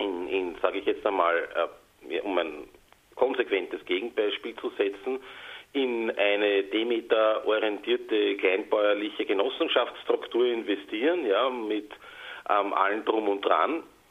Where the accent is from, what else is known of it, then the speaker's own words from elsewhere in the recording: Austria; Also man hört an meinem Akzent, dass ich aus Österreich komme